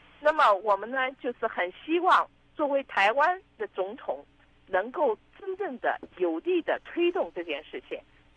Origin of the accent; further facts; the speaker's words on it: China; 事实上我们都是从这个中国大陆出来的